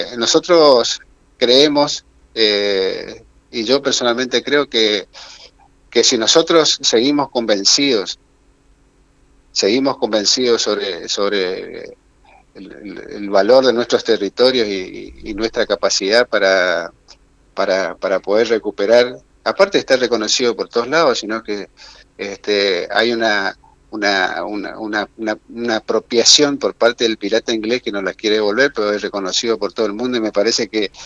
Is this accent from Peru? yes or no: no; Argentina; nosotros fuimos a Malvinas convencidos como argentinos a defender nuestro territorio